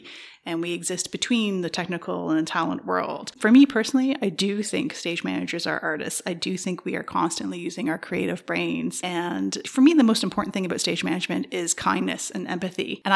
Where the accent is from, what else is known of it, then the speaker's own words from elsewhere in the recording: Brockville, Ontario, Canada; I knew of it because Michael Healy was also from Brockville and I was from Brockville.